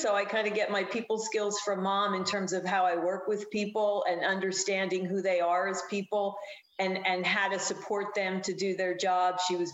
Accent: Pottsville, Pennsylvania, United States; I am from Pottsville, Pennsylvania, Schuylkill County.

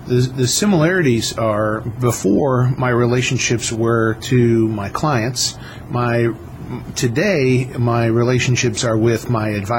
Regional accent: Appleton, Wisconsin, United States; I grew up in Appleton, Wisconsin, a small town in the northern part of the state.

